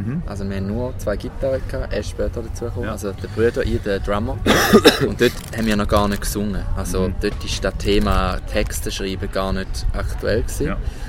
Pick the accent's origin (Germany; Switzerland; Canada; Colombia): Switzerland; meine Eltern kommen aus Deutschland, aber ich bin also in der Schweiz aufgewachsen, aber daheim reden wir wirklich Hochdeutsch